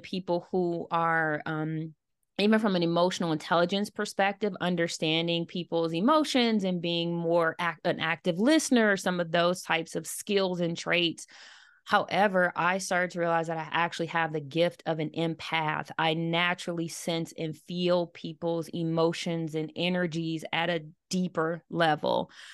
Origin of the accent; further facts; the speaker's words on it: Michigan, United States; also born or lived in Florida / California; now in Atlanta, United States; I'm originally from Michigan. I now live in Atlanta, but I've also lived in Florida and California.